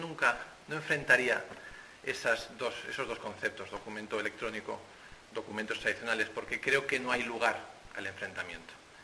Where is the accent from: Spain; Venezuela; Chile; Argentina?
Spain; León, Castile and León; es un placer para mí estar en León, que es mi tierra